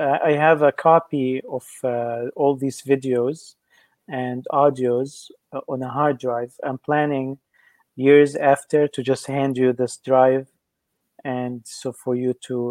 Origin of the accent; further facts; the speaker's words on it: Tyre, South Governorate, Lebanon; probably to my hometown of Tyre, in Lebanon, which is almost an island